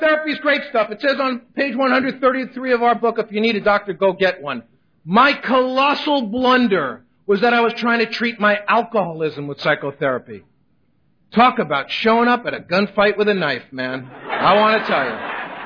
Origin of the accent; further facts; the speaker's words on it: New York City, New York, United States; I was brought up in the Bronx to a completely insane family.